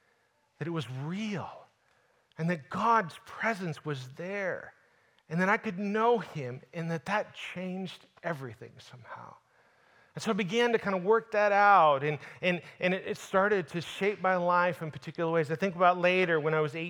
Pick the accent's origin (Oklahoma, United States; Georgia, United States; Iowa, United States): Iowa, United States; I grew up in Northwest Iowa, a little small farming community.